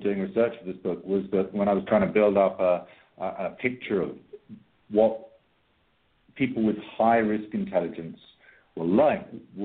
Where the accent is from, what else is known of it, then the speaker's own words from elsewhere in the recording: United Kingdom; now in Ireland; I live in Ireland now, and even though I'm British, I now live in Ireland.